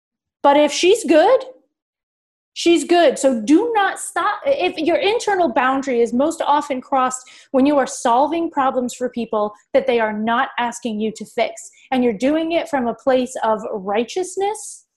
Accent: Fall River, Massachusetts, United States; I grew up in Fall River, like drugs, gangs, all of it.

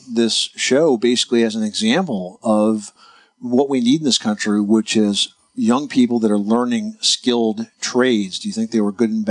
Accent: New Jersey, United States; You had Congressman Don Norcross from my home state of New Jersey stopping by.

